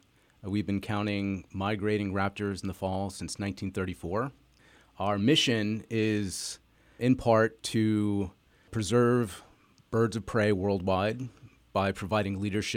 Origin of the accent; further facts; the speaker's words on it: New Jersey, United States; I grew up in New Jersey.